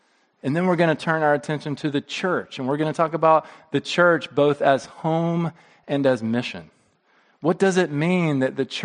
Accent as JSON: {"language": "English", "town": "Montgomery", "region": "Alabama", "country": "United States", "tie": "born or raised there", "said": "at the Dexter Avenue Baptist Church in my hometown of Montgomery, Alabama."}